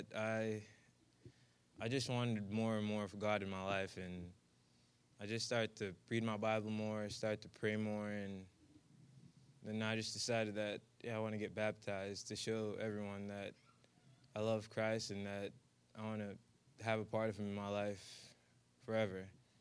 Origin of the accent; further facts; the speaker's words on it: Jamaica; moved away; I moved here from Jamaica, let's say, around 2 years ago.